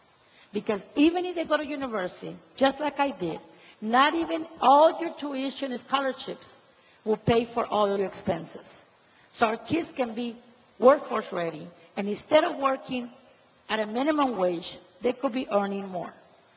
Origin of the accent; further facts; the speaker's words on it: Matamoros, Tamaulipas, Mexico; English is a second language; also born or lived in United States; You can tell my accent. I was born in the United States. I'm a proud American citizen, Mexican-American in my blood, carry Mexican blood. I was raised in Matamoros, border town.